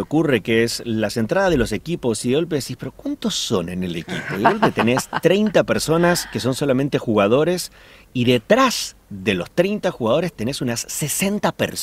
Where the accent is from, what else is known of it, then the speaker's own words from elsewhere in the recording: Argentina; now in United States; como buen argentino, al principio lo que a uno le pasa cuando no tiene idea de cómo es el evento en sí